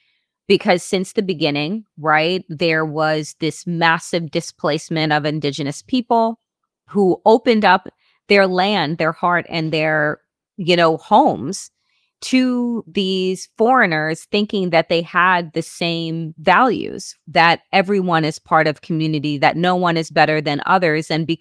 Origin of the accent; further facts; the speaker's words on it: Jamaica; I love being Jamaican. I love the culture and the food and the resilience and the poetry and the music